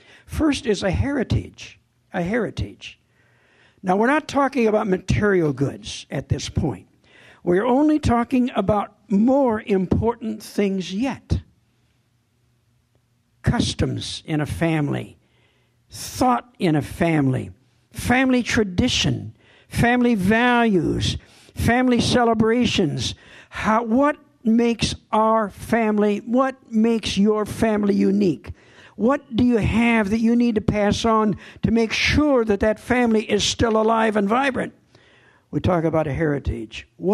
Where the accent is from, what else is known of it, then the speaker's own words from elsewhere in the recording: Minnesota, United States; I'm a Minnesotan through and through, in case some of you are wondering about my background. We moved to Villard when I was in the first grade. Then we moved to Alec, and I finished my elementary school to the sixth grade. Then we moved to Evansville